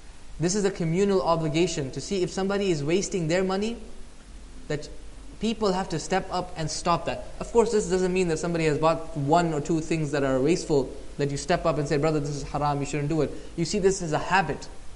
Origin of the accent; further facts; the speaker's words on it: Pakistan; moved away; Even when I was growing up in Pakistan, it was not uncommon.